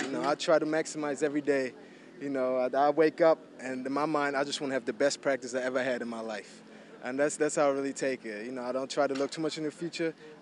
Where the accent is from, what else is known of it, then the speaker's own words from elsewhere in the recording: Germany; English is a second language; moved away as an adult; now in United States; I grew up in Germany, and I was 18 when I graduated from my German high school, but I didn't speak English at that point. And that's when I came to America and had to go to high school.